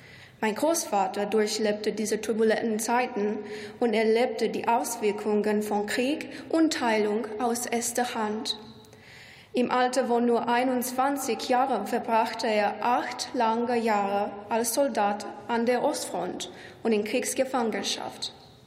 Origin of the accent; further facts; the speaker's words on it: Romania; Ich komme aus Rumänien, aus einem kleinen Dorf, das einst an das österreichisch-ungarische Reich grenzte. Im Laufe der Zeit gehörte mein Dorf zu verschiedenen Regionen und Herrschaftsbereichen.